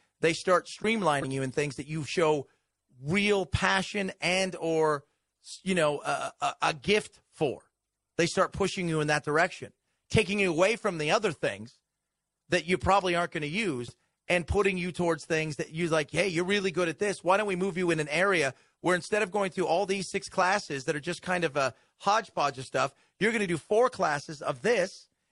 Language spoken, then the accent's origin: English; Long Beach, California, United States; I grew up in Long Beach in Cypress, California.